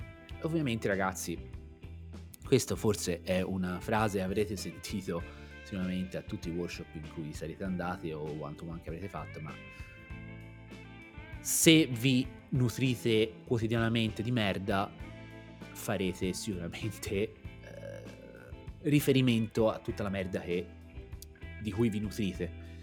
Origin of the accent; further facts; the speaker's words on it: Tuscany, Italy; Io aprivo un workshop anni fa dicendo che, essendo toscano, qualche parolaccia scappa